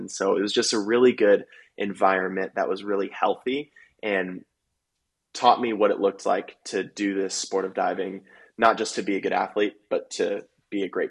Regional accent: Indiana, United States; You know, being a Midwest kid, that's kind of all there is to do in the Midwest growing up

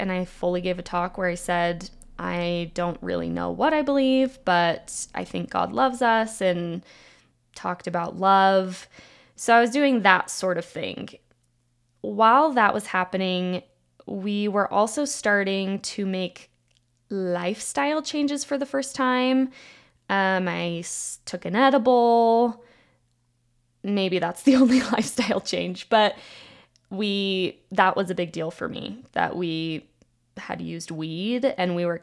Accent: Provo, Utah, United States; now in San Francisco, United States; community aspect of the church in San Francisco in a way that I hadn't ever needed or appreciated in growing up in Provo.

